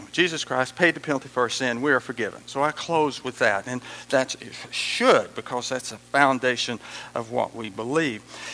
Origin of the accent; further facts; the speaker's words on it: Texas, United States; accent: West Texas; I'm from West Texas, and He can't nothing do with it.